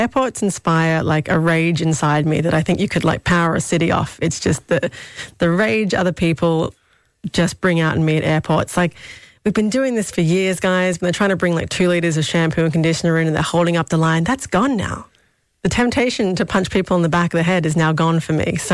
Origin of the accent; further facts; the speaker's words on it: Australia; I'm being Australian, I'm allergic to culture